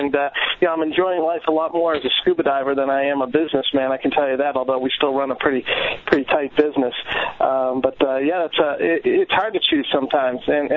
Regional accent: Massachusetts, United States; And where I grew up in Massachusetts, it was a small town. There wasn't a lot of scuba divers.

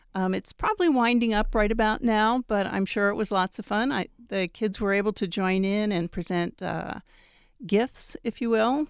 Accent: East Coast, United States; And for me, I grew up on the East Coast and went to the Philadelphia Zoo when I was a child.

